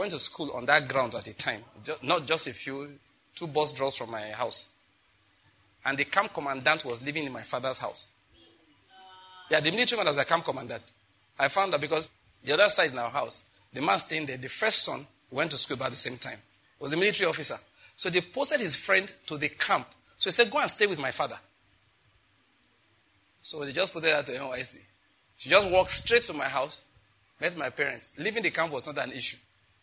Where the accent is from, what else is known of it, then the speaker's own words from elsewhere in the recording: Ondo, Nigeria; for those of you who don't know, I'm from Ondo State, naturally, all right?